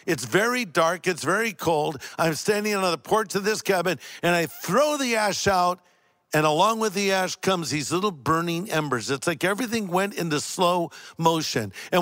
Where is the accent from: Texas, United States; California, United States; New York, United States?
California, United States; I'm from California.